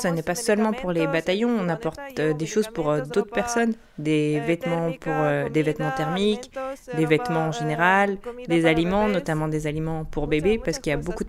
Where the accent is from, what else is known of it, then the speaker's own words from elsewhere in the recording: Ukraine; French is a second language; now in Spain; je suis ukrainienne et j'apporte de l'aide humanitaire de l'Espagne à l'Ukraine. Je vis en Espagne